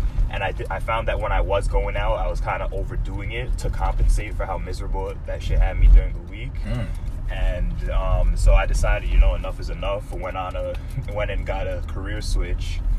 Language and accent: English; Jersey City, New Jersey, United States; I'm from Jersey City, New Jersey.